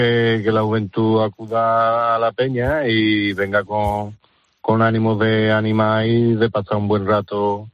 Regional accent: Los Palacios, Andalusia, Spain; Sí, aquí en los palacios, según Carlos Herrera, somos la Alemania de Sevilla.

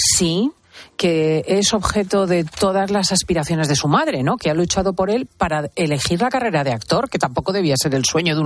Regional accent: Spain; somos así, los españoles geniales y solitarios.

